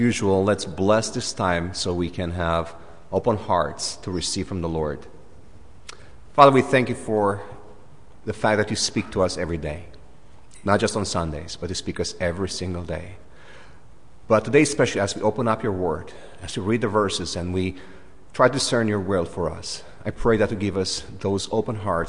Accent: Romania; You know, I'm from Romania. So in Romania, we don't really have Valentine's.

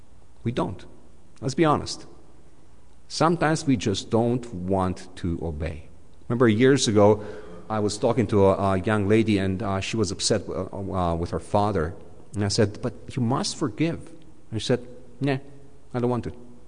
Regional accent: Romania; I come from Romania. Back in 1991, 92, 93, the first 3 years when the country became democratic and not communist

